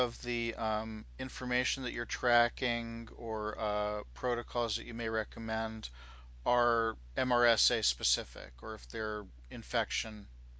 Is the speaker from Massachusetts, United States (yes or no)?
yes; Massachusetts, United States; So, my home state of Massachusetts has just recently passed legislation